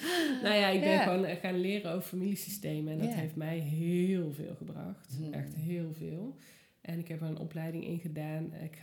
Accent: Tilburg, North Brabant, Netherlands; ik kom zelf uit Tilburg, dus dat, ik zat in een groep Brabant

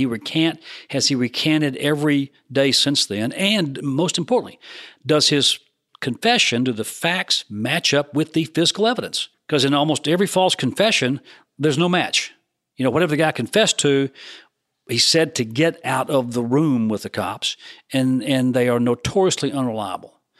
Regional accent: Deep South, United States; Growing up in the Deep South as a Southern Baptist, that eye for an eye, that kind of stuff

